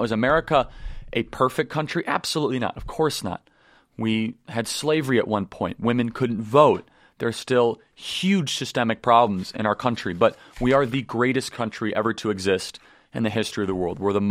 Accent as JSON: {"language": "English", "country": "United States", "said": "I label myself as a proud American because what's so unique about being an American is"}